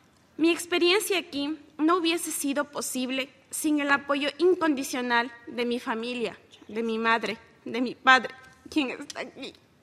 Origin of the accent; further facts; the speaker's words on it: Salasaca, Tungurahua, Ecuador; Yo soy de Salasaca, para que se ubiquen rápidamente. Está a 3 horas al sur de Quito, en el centro del país, en la puerta a la Amazonía. Yo vengo de ahí.